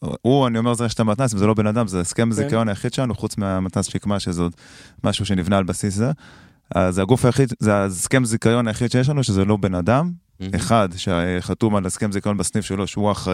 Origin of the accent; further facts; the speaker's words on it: Motza Illit, Jerusalem District, Israel; גם גדלתי במוצא אלית … והרבה אנשים מארומה הם שכנים שלי, אנחנו כולם גדלנו באותו מקום